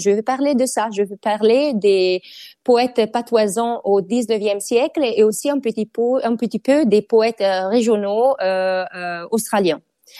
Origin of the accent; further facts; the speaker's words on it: Brescia, Lombardy, Italy; first language Brescian; French is a second language; ma langue maternelle est le bresciano, qui est une langue du nord de l'Italie. La ville s'appelle Brescia.